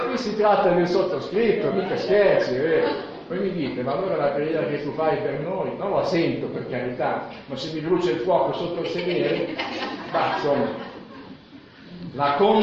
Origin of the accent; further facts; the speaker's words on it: Bologna, Emilia-Romagna, Italy; born there; Io sono nato a Bologna, vabbè, c'è gli Etruschi anche a Bologna, però ho detto: mia mamma era romagnola.